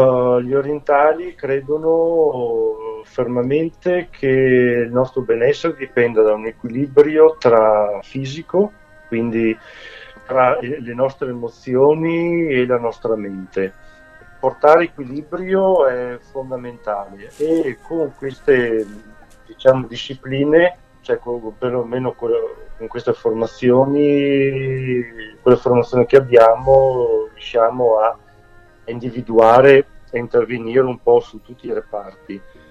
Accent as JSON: {"language": "Italian", "town": "Noventa Vicentina", "region": "Veneto", "country": "Italy", "said": "Sono di Naventa Vicentina, innanzitutto."}